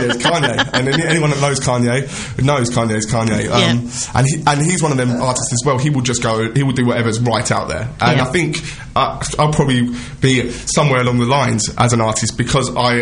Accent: East of England, United Kingdom; now in London, United Kingdom; I'm from Essex and I've moved to London. I've been about, so my vocal accent has changed dramatically. So there's a little bit of urban London coming through from where I've been and from the people that's been around me, but just trying to keep it very English, very British

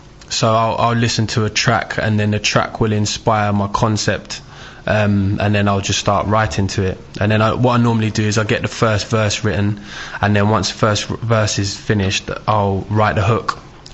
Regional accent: Stevenage, East of England, United Kingdom; that was just basically filmed in my hometown of Stevenage.

